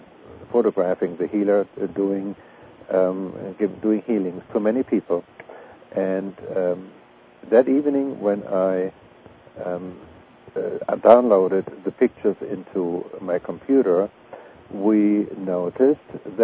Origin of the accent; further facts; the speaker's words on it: Germany; English is a second language; moved away as an adult; now in United States; I was raised and educated in Germany, as you might hear. And I came to this country quite a while ago.